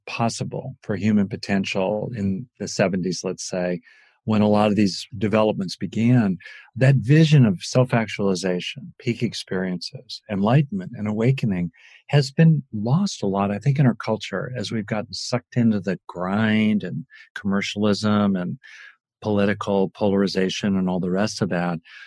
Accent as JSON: {"language": "English", "town": "Los Angeles", "region": "California", "country": "United States", "tie": "born or raised there", "said": "I grew up in LA. It was hot."}